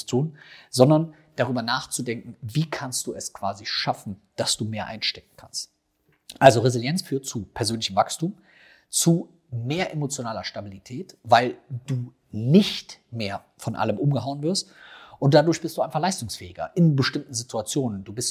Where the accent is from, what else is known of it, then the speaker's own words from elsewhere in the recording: Rhineland, Germany; wie man bei uns im Rheinland sagt